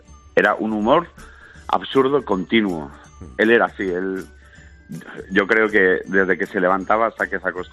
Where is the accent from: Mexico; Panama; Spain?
Spain; Cantabria; soy un cántabro valenciano